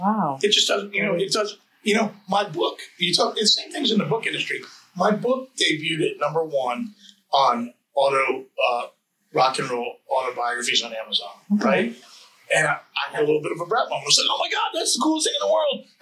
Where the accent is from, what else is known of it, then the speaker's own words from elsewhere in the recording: Manassas, Virginia, United States; I'm from Manassas. I live in Manassas.